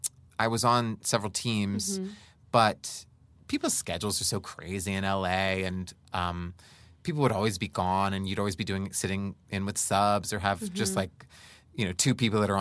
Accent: Texas, United States; born there; The only reason I'm not that lady is because I was born gay in Texas and I had to get out

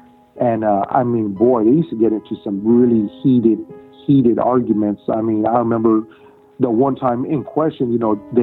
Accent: United States; born there; I'm Mexican American. So basically, I wasn't born in Mexico. I was born in the United States for my mother and father.

